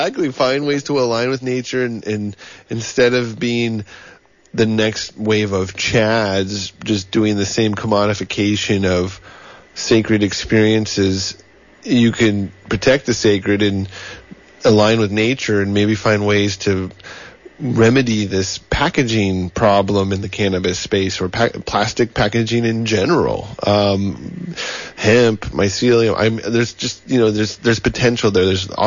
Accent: California, United States; I grew up in El Dorado County, so like gold country

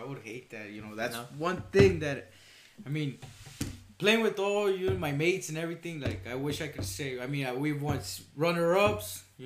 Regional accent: Guatemala; You know, I'm from Guatemala, you know.

